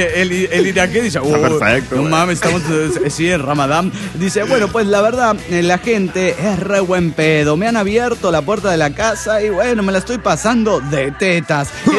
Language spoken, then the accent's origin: Spanish; Irapuato, Guanajuato, Mexico; soy de Irapuato, México.